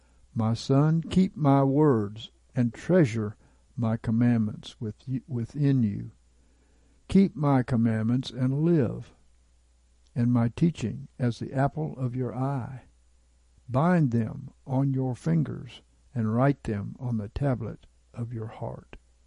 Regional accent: Jason, Indiana, United States; So I started walking down the road in the town where I grew up in Jason, Indiana, on South Meridian Street.

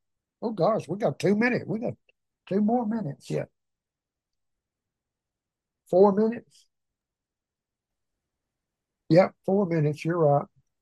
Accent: Arkansas, United States; accent: Arkansas; I have a little bit of my Arkansas accent and his South African accent don't mix for some reason.

